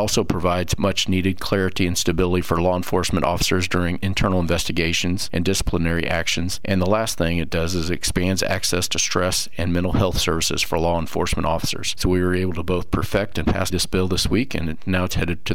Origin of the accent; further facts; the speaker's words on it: Warrensburg, Missouri, United States; In my hometown of Warrensburg, Missouri, we have a Missouri Veterans Home